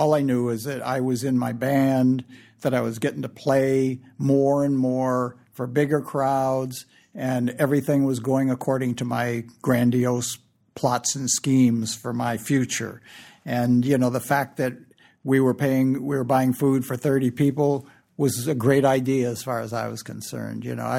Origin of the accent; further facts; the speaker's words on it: Detroit, Michigan, United States; coming from my upbringing, you know, in Lincoln Park and growing up in Detroit.